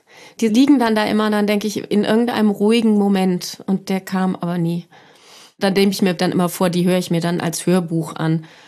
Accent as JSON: {"language": "German", "town": "Frankfurt", "region": "Hesse", "country": "Germany", "said": "Ich komme aus Frankfurt"}